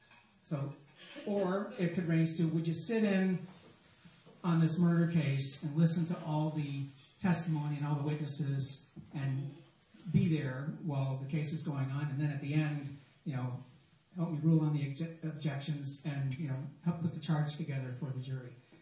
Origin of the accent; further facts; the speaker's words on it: Vermont, United States; Just my background, I grew up in Vermont.